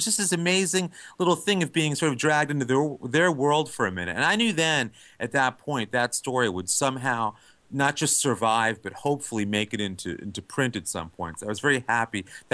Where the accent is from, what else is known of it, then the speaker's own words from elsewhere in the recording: New York, United States; I grew up in New York, and we had just taken our first trip to California.